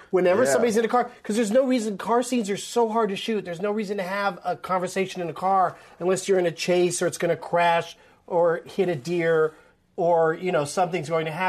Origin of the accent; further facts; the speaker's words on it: San Diego, California, United States; They did a lot of those when I grew up in San Diego, and I'd get it, you know, get tickets to them.